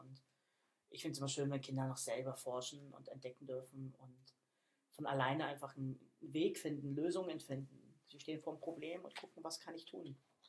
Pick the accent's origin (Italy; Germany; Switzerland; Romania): Germany; Berlin; born there; also born or lived in Bavaria / Hamburg; Ich sag mal, ich komme eigentlich aus Hamburg, was nicht ganz stimmt, weil ich geboren in Berlin bin. Dann durch verschiedene Wege lange in Bayern gelebt. Dann wieder zurück nach Berlin, war nicht mehr meins. Und dann ist Hamburg eigentlich meine Heimat in Deutschland geworden.